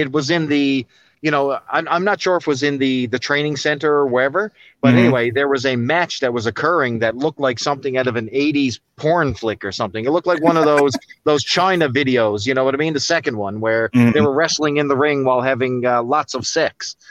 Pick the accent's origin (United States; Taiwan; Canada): Canada; which is great to see as a Canadian.